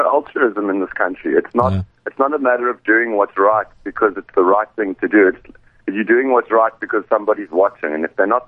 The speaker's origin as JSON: {"language": "English", "country": "South Africa", "said": "I'm a South African"}